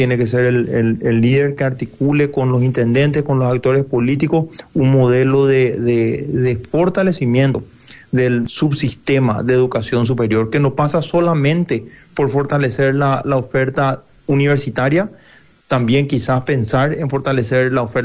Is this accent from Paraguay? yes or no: yes; Paraguay; Yo sé que acá en Ayola soñamos con poder fortalecer la Universidad Nacional de Misiones, y ahí tenemos que pensar como paraguayos